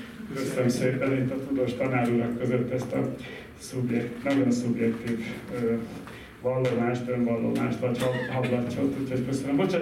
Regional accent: Nagykanizsa, Zala, Hungary; magam is vidéki lévén, nagykabizsai lévén

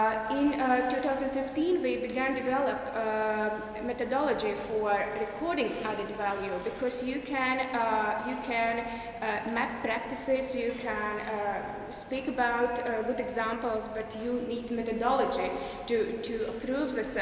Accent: Latvia; I'm from Latvia

